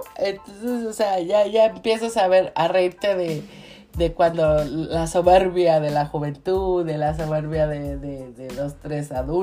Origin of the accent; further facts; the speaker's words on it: Mexico City, Mexico; born there; En mi país natal, mi raza, que es el México, la Ciudad de México en especial